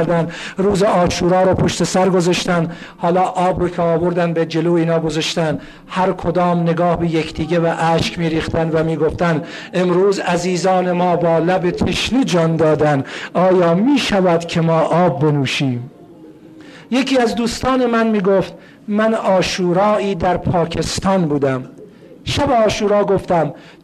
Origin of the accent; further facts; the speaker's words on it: Iran; دیگه ما هم ایرانی هستیم